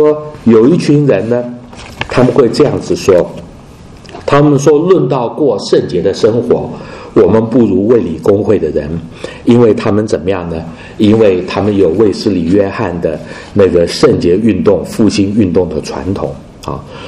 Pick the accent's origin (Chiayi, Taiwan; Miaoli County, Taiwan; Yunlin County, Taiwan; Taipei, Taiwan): Chiayi, Taiwan; 我在台湾的南部长大，那么然后我们住的地方是嘉义，离那个乡下很近哈。